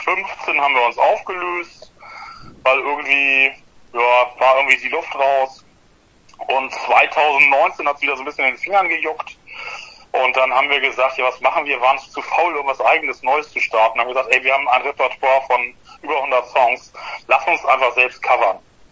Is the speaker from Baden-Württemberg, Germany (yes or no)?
no; Altona, Hamburg, Germany; also ich komme aus Altona. Die anderen sind Hamburger.